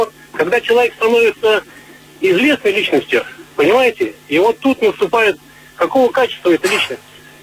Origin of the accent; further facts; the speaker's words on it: Moscow, Russia; Я из Москвы.